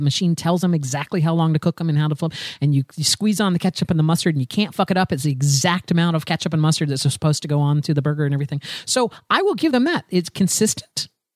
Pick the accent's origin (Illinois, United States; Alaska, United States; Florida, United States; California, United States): Florida, United States; Ruskin; Born and raised in Florida, very close to Ruskin, Florida.